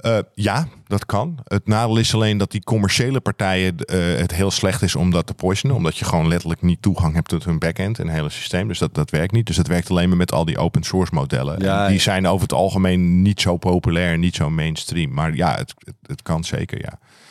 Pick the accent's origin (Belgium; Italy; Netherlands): Netherlands; Alkmaar, North Holland; Ik ben opgegroeid in Alkmaar in een buurt die wat je best een achterstandswijk kan noemen.